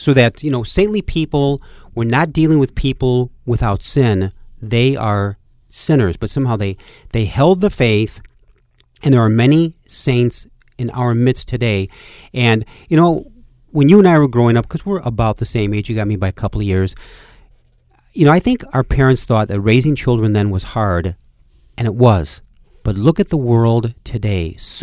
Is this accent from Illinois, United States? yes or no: yes; Park Ridge, Illinois, United States; But I remember as a boy, you know, growing up in Park Ridge and in grammar school and high school, dealing with many holy men and women.